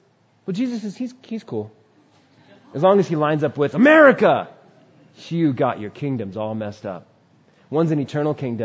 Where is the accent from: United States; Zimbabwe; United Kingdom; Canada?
United States; New York; born there; But out of God's providence and his decision, I was born in New York, of all places. So I'm really thankful for being in this country